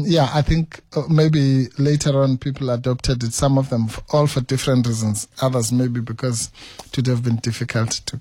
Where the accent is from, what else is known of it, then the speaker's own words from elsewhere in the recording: Duncan Village, Eastern Cape, South Africa; I grew up in a very poor area called Duncan Village. Even the poorest part of Duncan Village.